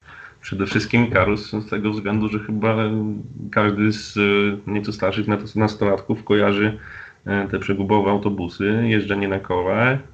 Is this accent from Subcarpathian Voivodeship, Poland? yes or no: no; Białystok, Podlaskie Voivodeship, Poland; mimo że mieszkam w Białymstoku od urodzenia